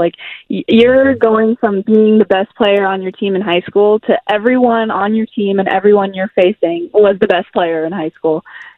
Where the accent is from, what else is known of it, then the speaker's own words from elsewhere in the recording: San Diego, California, United States; And I'm from San Diego where high school competition wasn't as strong as the competition that I faced when I played on my travel team up in Orange County.